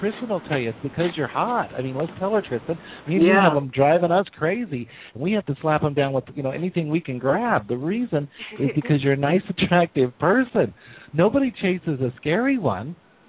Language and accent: English; Wyoming, United States; And from that state where you come from, we were just talking, you're from my home state. And I, there's people up there that are just flat honoring. I can say it because I was and for years came from Wyoming.